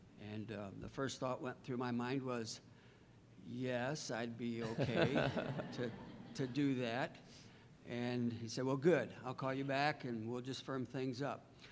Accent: Tiffin, Ohio, United States; I grew up in Tiffin.

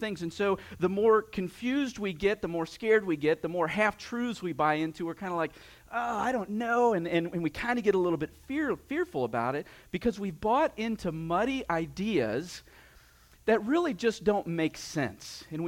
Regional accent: Port Clinton, Ohio, United States; So, I grew up in Port Clinton, Ohio, which is like 20 minutes from Cedar Point, you know? And so that was a big part of growing up.

